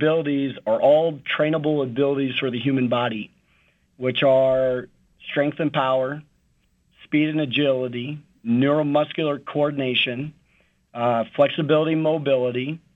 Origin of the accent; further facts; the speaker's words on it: Ames, Iowa, United States; So I went back to school at Iowa State University, where I grew up in Ames, Iowa